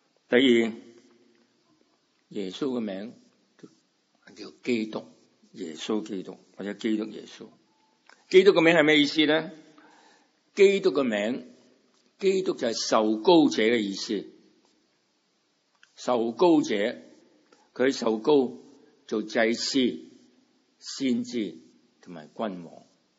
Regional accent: China; 好像你相信有个孙中山先生，我们中国人，你相信有个孙中山先生，跟你的生活没什么影响

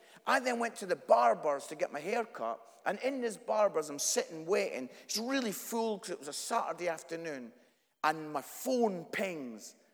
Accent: Scotland, United Kingdom; accent: Scottish; As you can tell from my accent, I'm Scottish

